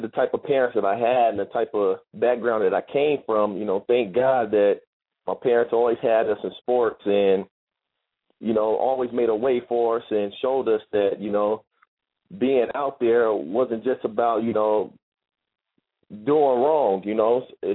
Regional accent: Long Beach, California, United States; I grew up in Long Beach, California, on the west side of Long Beach

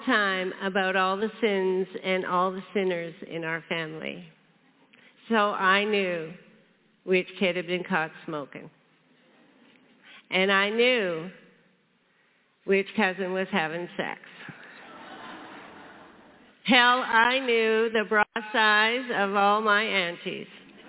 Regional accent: Ontario, Canada; I grew up just outside of Toronto, and when I was 15

